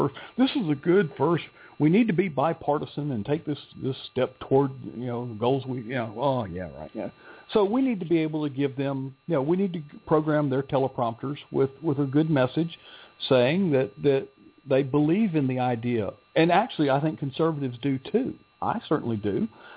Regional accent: the South, United States; I'm from the South, and actually I grew up with what turned out to be a liberal Democrat congressman.

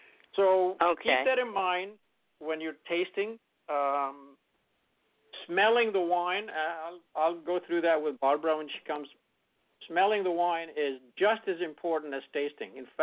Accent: Canada; now in United States; By the way, we're originally Canadian. We moved to the States 40 years ago, I guess.

